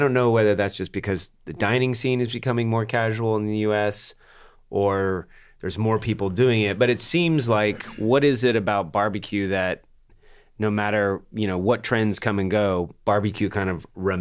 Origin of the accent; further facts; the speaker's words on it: the South, United States; I mean, me as a Southerner, I romanticize it all the time.